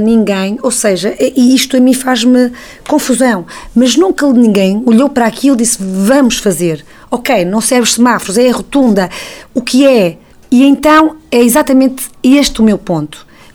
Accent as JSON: {"language": "Portuguese", "town": "Fajozes", "region": "Porto", "country": "Portugal", "tie": "born or raised there", "said": "eu sou natural de Fajoses e que me deslocava no autocarro, agora muitas vezes no meu carro, para Vila do Conde."}